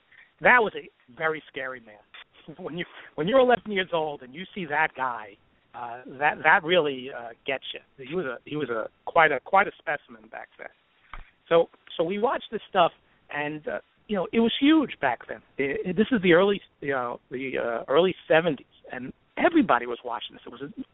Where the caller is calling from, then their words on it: Yardley, Pennsylvania, United States; from Yardley, Pennsylvania.